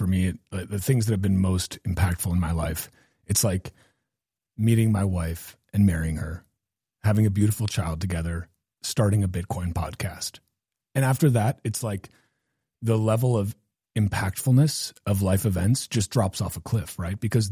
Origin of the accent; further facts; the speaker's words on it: United States; because, you know, as an American, you like listening to a British person